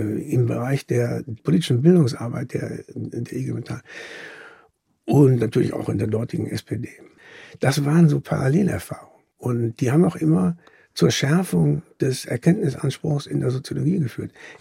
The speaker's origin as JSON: {"language": "German", "country": "Germany", "said": "Ich bin 2 Jahre in New York studiert, in 72 bis 74. Und da wurde man noch als Deutscher, musste man irgendwie einen gewissen Parcours durchschreiten"}